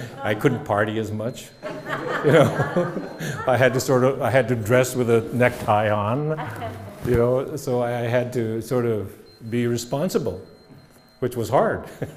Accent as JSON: {"language": "English", "town": "Kotzebue", "region": "Alaska", "country": "United States", "tie": "born or raised there", "said": "Of course, my hometown was named by von Kotzebue, who was a Russian captain, a German, but a captain of a Russian vessel, the Rurik, that came there just 200 years ago and left his name there."}